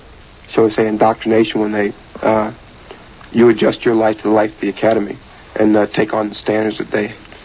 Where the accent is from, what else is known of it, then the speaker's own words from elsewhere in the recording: Philadelphia, Pennsylvania, United States; Sir, I'm from Philadelphia, PA.